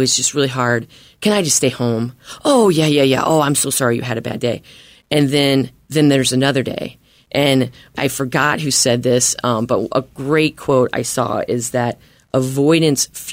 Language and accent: English; Indiana, United States; I'm from Indiana.